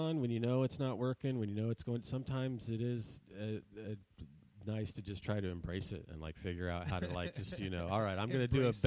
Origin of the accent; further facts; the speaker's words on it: Indiana, United States; when I was growing up in Indiana, I was like listening to all those Eddie Murphy albums too, and everybody thought I was a maniac out there in the cornfields of Indiana